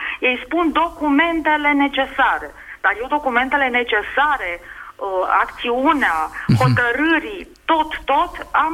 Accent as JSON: {"language": "Romanian", "region": "Bucharest", "country": "Romania", "said": "Sunt profesoară, vă sunt din București"}